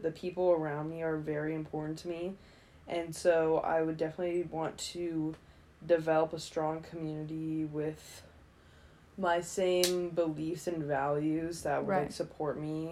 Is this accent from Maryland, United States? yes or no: yes; Ellicott City, Maryland, United States; I grew up in Ellicott City, Maryland, which is 30 minutes west of Baltimore.